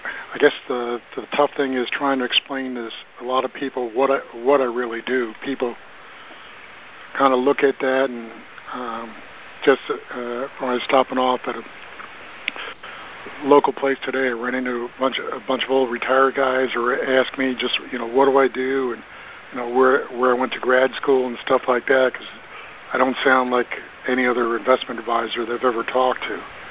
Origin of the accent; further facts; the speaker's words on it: Dallas, Texas, United States; I'm from Dallas, Texas.